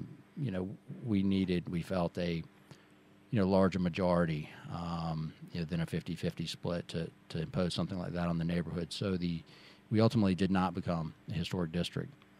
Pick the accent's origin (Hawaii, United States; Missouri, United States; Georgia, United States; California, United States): Georgia, United States; Atlanta; I was born here in Atlanta, Georgia, at Piedmont Hospital. Grew up in Buckhead. Went to the Lovett School.